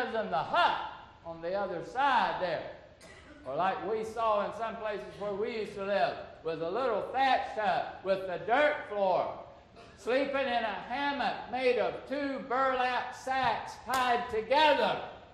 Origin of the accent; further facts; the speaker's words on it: United States; I don't have more rights because I'm an American citizen than my brother in Cuba